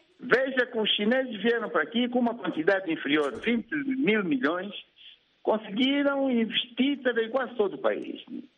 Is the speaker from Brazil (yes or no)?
no; Angola; o que eu também quero como angolano é que faça a devolução do dinheiro